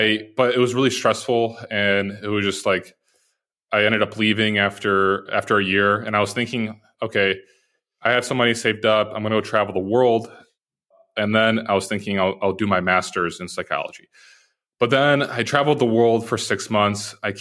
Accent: Poland; also born or lived in Chicago, United States; So I was born in Chicago. When I was, I'm going to go all the way back, and then I'll go a little bit faster on some parts. But when I was 10 months old, my mom actually sent me out with my siblings to live with my grandparents in Poland.

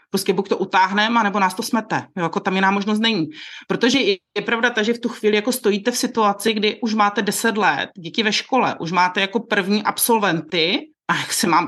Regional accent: Bohemia, Czechia; Moje matka pochází ze Slovenska. Vyrůstala jsem ale teda v Čechách, mám české školy.

